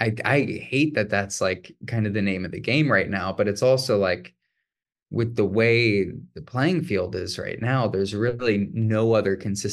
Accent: Webster Groves, Missouri, United States; also born or lived in Anaheim / Maryland / Ohio; I was born in Anaheim and then lived in like Maryland and Ohio for a little bit, but then did middle school and high school in St. Louis, Missouri. Specifically a town right outside of St. Louis called Webster Groves.

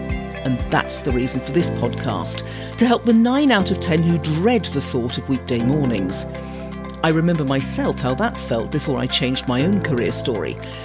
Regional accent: Camberley, South East England, United Kingdom; accent: Home Counties; I grew up not far from there. I grew up in Camberley and I got married in Farnborough.

